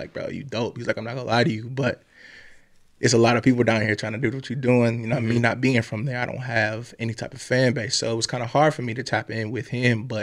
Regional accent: Fremont, Ohio, United States; No, I'm from Fremont, Ohio.

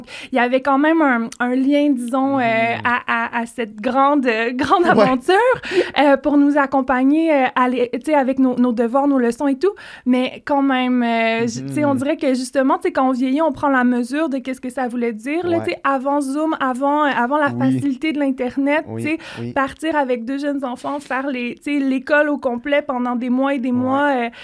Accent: Quebec City, Quebec, Canada; born there; also born or lived in Nova Scotia / United States; je suis née à Québec. Il travaillait à la Mille des Vies, le gros chantier naval à Québec. Puis ensuite, j'ai habité en Nouvelle-Écosse où il y a un autre très gros port au Canada. Puis ensuite, on s'est beaucoup promené aux États-Unis.

